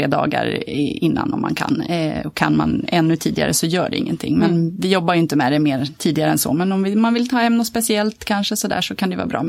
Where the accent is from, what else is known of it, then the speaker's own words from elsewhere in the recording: Tyresö, Stockholm County, Sweden; och är faktiskt både född och uppvuxen här i Tyresö, Trollbäcken till och med. Och nu bosatt i Trollbäcken igen efter en liten period på annan ort.